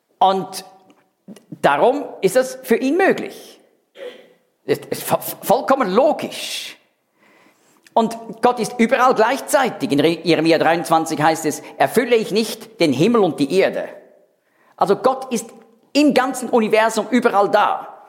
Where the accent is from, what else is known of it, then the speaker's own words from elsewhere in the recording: Zurich, Switzerland; Ich bin in einem Knabengymnasium groß geworden in Zürich